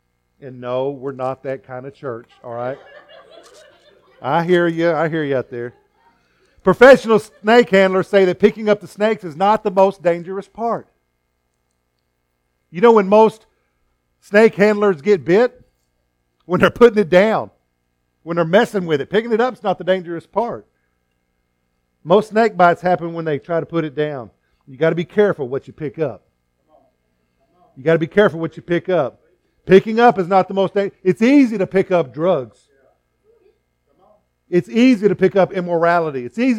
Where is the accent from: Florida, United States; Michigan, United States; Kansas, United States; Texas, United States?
Texas, United States; You know, from where I grew up in West Texas, if a snake rattles, it's bad.